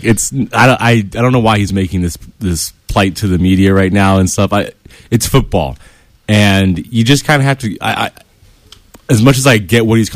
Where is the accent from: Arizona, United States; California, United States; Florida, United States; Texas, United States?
California, United States; Granada Hills; He's from my hometown, actually. He went to my high school, John Elway, Grand Hills High School.